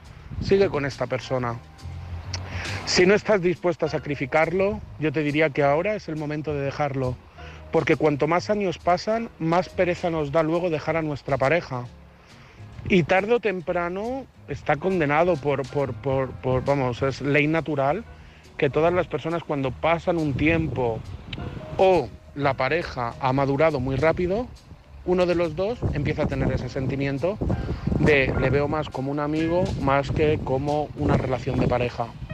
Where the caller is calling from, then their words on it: Madrid, Community of Madrid, Spain; de Madrid